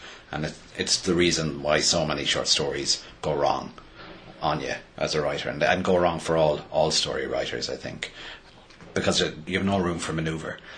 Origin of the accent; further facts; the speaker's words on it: Ireland; There's an interesting thing about when, as an Irish writer, you do speech on the page, especially with West of Ireland speech